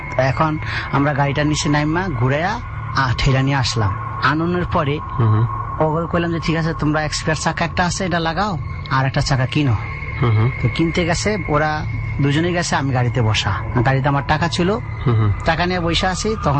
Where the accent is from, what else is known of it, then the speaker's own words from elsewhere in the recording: Chandpur, Chittagong Division, Bangladesh; যেহেতু আমার বাড়ি চাঁদপুরে, চাঁদপুর জেলা, আমরা মাঝে মধ্যে চাঁদপুরে যাই।